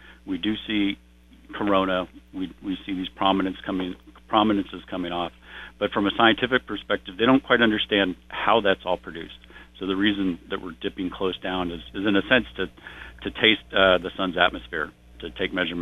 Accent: California, United States; up until I was about 18, I was in Humboldt County. So I grew up on Neyland and went to Freshwater Elementary School.

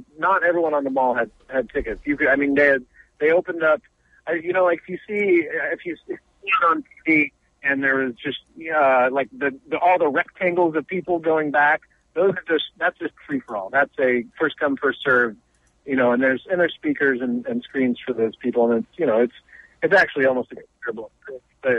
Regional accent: Humboldt County, California, United States; But you know, we Humboldter

